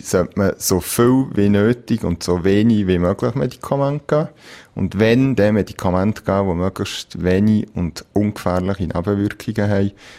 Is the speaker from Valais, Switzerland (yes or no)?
yes; Valais, Switzerland; bei uns im Oberwallis ist das Wetter meistens gut